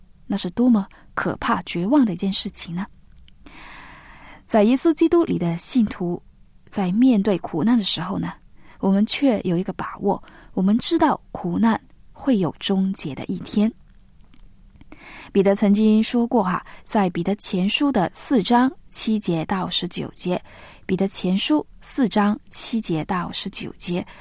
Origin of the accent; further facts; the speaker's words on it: China; 我们中国人的传统的观念呢